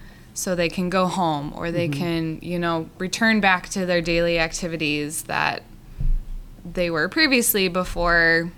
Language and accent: English; Cedar Rapids, Iowa, United States; Yeah, so going way back, I grew up in the Cedar Rapids area, and then I went to University of Northern Iowa for both my undergrad and graduate programs and degrees.